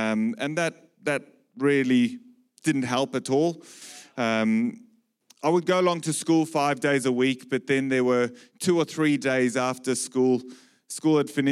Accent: Zimbabwe; In the early years of my life growing up in Zimbabwe, I learned a lot about pressing into God.

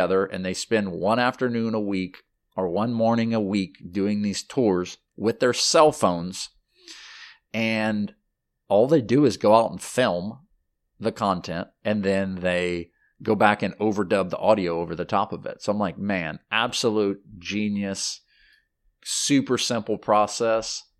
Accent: Louisiana, United States; I'm from Louisiana. We're from the South.

